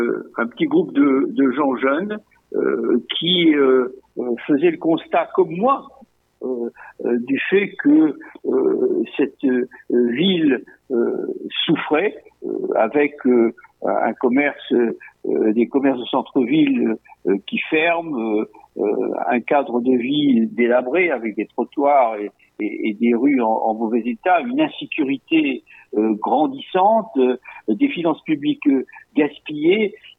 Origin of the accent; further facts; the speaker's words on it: Saintes, Nouvelle-Aquitaine, France; born there; Je suis né à Sainte. J'ai 3 générations de ma famille et de ma belle-famille qui sont saintaises.